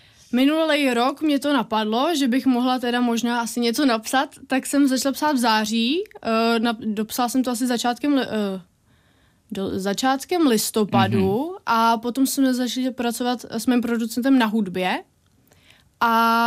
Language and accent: Czech; Rtyně v Podkrkonoší, Hradec Králové Region, Czechia; Já jsem jednou zpívala u nás v Rtyni na Dní města